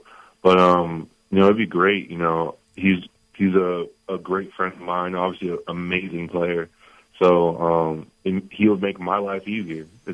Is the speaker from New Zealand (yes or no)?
no; Cyprus; I'm from Cyprus, so I had the 30 visit there and they just drove me home.